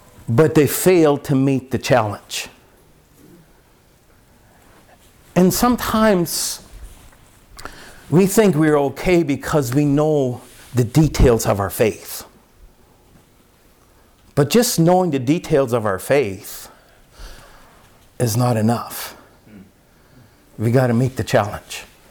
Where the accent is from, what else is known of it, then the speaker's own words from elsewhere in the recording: Ontario, Canada; I was born in Southern Ontario and lived there for a number of years.